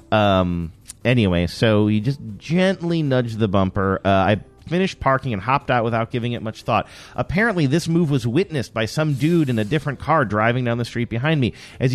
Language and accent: English; New York, United States; maybe it's because I am from New York